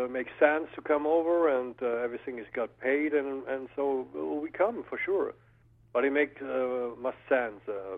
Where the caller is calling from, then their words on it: Cologne, North Rhine-Westphalia, Germany; Yeah, I'm living in Cologne, and I'm calling you from Germany now, yes.